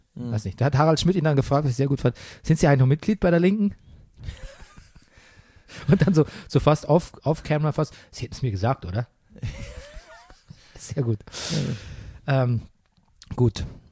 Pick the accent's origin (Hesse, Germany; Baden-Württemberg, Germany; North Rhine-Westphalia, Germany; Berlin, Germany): Baden-Württemberg, Germany; Stuttgart; Ja, und das ist meine Heimat.